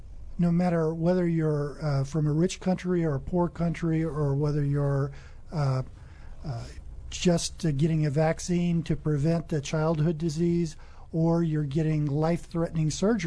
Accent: Colorado, United States; born there; also born or lived in Europe; Well, I was born in Colorado, but my father was in the military. So I think in a sense I've moved around a lot. I lived around the United States and also in Europe.

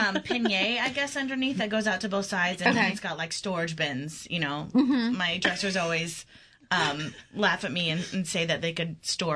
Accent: Kansas, United States; I'm originally from Kansas, so Wichita State University.

